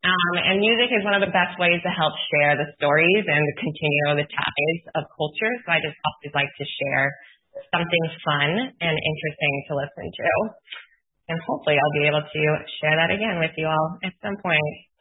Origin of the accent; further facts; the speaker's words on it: Connecticut, United States; I am originally from Connecticut, so it was interesting to see about the Native tribes from Connecticut as well.